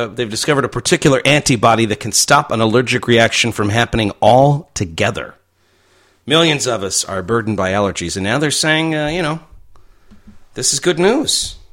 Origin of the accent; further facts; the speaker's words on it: Chicago, Illinois, United States; I remembered being on the sports when I was a kid growing up in Chicago.